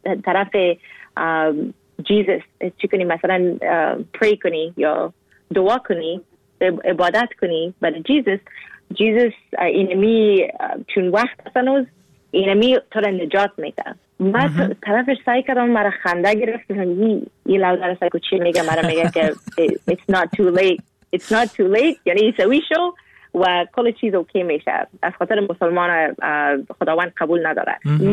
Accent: Afghanistan; now in Canada; مستم از کانادا. گفت راستی از کجا هستی؟ مستم از افغانستان. گفت از افغانستان اگه هستی یعنی که مسلمان هستی نه؟ مستم ما اگه از افغانستان هستم مسلمان هستم

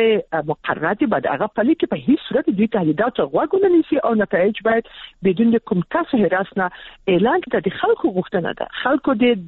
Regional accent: Kabul, Afghanistan

